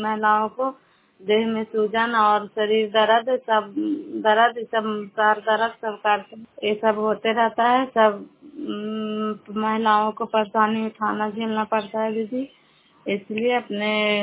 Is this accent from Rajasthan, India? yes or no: no; Nalanda, Bihar, India; नालंदा जिला कराय ब्लॉक के निवासी हूँ और अभी हम गवासपुर गांव में आई हूँ।